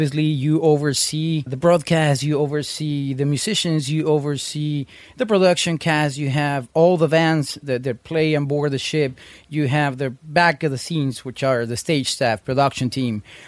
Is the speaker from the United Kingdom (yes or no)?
no; Mexico; now in United States; I was born in the States, raised in Mexico.